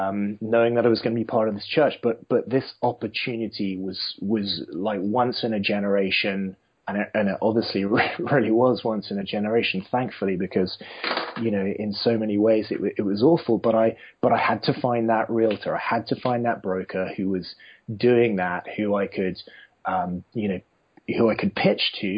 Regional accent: United Kingdom; moved away as an adult; now in United States; as a Brit coming out to the States and just kind of being marinated in your can-do culture, you know, my culture back in the UK is kind of a little bit blue-blooded.

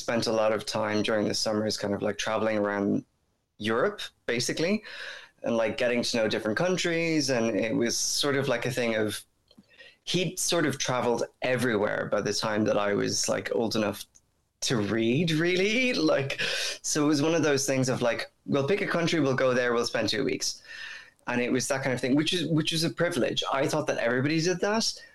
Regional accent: Newbridge, Leinster, Ireland; So I grew up in Newbridge, okay, which is not a very original town. In Irish, it's called Drogheda, which literally means the new bridge. But it's in the county of Kildare, which is right next to Dublin. So we're not that far from the East Coast.

